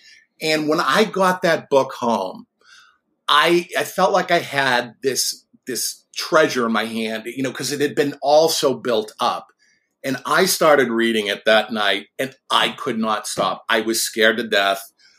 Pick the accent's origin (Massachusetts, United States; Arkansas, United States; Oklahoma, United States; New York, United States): Massachusetts, United States; Boston; when I was a kid of about 11 or 12 growing up in the Boston area